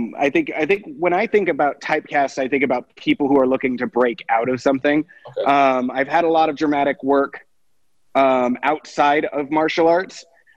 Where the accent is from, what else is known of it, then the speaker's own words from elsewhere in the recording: California, United States; also born or lived in Hawaii; And I was born in Hawaii on a military base there, and we started martial arts there. And then we moved to California.